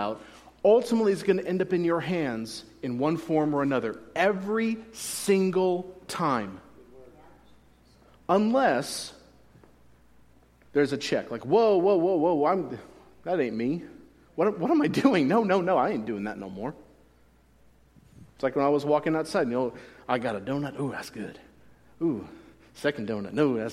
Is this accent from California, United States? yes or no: yes; Gilroy, California, United States; also born or lived in Hayward; I could have served in Gilroy, my hometown, or in Hayward, where I lived before I came here.